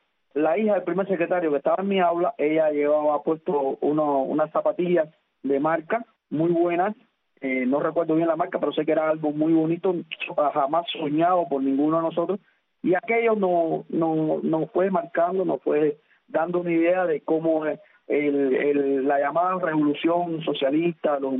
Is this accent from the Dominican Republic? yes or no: no; Ciego de Ávila, Cuba; yo soy natural de Ciego de Ávila, el mismo municipio cabecera de Ciego de Ávila, y allí me crié en el seno de una familia humilde.